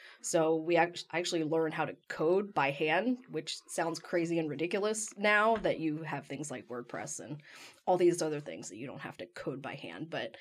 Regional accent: Frankfurt, Kentucky, United States; So I grew up in Frankfurt. I was the first one born in my family in the States. My family's from Thailand, and grew up in Frankfurt and worked in the family restaurant.

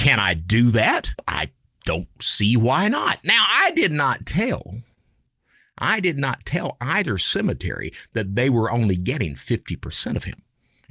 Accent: Kentucky, United States; no, I'm from Kentucky. I am. I'm from Kentucky.

